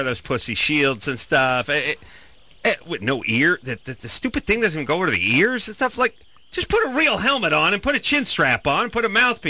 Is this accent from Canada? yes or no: no; North Hollywood, California, United States; I played football and baseball. I'm from North Hollywood.